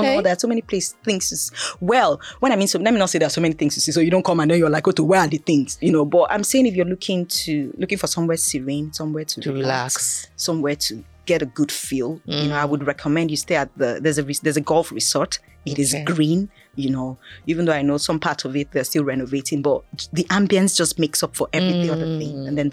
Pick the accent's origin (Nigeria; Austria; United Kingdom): Nigeria; Akwa Ibom; Akwa Ibom.